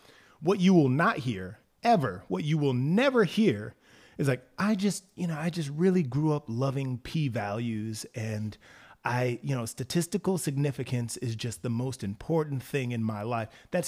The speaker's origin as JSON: {"language": "English", "region": "the South", "country": "United States", "tie": "born or raised there", "said": "You know, so for me, like I was raised in the South."}